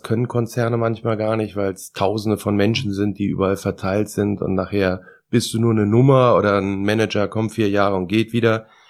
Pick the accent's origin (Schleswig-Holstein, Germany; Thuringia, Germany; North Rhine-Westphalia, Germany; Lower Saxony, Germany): North Rhine-Westphalia, Germany; Langenfeld; Also ich bin hier in Langenfeld auch mit Tennis groß geworden.